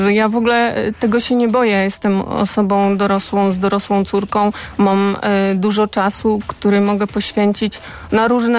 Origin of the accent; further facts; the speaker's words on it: Szczecin, West Pomeranian Voivodeship, Poland; Znaczy jestem ze Szczecina